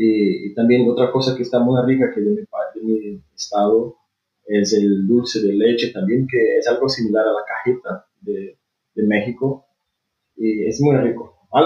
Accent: Brazil; first language Portuguese; Spanish is a second language; soy brasileño. Desde que nací he vivido aquí en mi país, en Brasil. Tengo como lengua materna el portugués

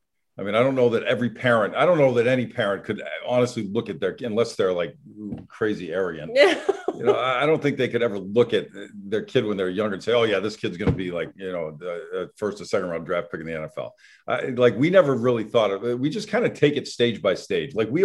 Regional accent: Merrimack, Massachusetts, United States; we're from Merrimack, Massachusetts. So it's like, you know, we live in a town of 6,000.

